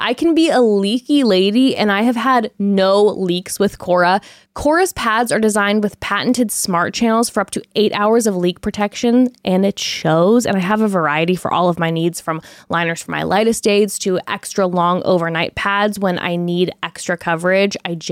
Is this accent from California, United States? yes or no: no; Oklahoma, United States; because he's from Harvard and I'm from Oklahoma, so obviously I'm not as smart as him.